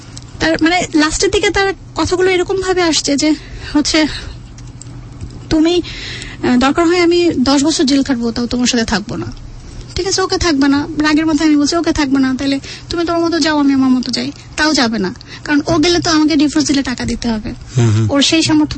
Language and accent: Bangla; Dhaka, Dhaka Division, Bangladesh; আমি তো ঢাকাতে আসলে বড় হয়েছি